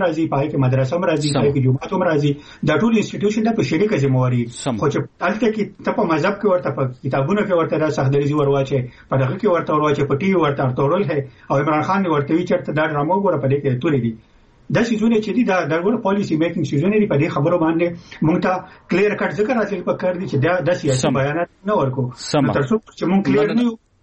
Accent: Khyber Pakhtunkhwa, Pakistan; مونږ د پښتونخوا یو

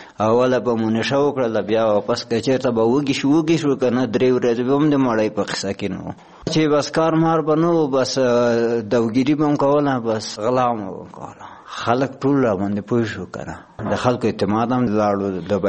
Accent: Logar, Afghanistan; او زه اوسېدونکی د لوګر د ولایت یم. زه چې یم خپله 15 کلن یم

